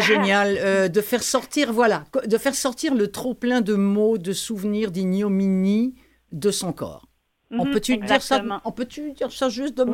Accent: Normandy, France; moi je suis normande d'origine et il y en a absolument partout en Normandie.

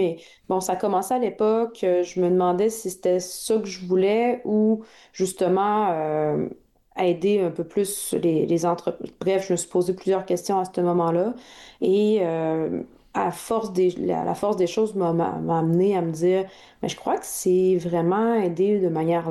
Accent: Quebec City, Quebec, Canada; Moi, je viens de Québec.

